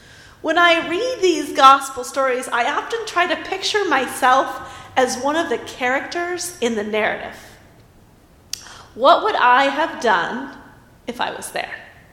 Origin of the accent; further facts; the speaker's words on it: Colorado, United States; So many of you know that I am from Colorado and I'm the daughter of a geologist. My childhood was spent scrambling up mountains across Colorado with my family.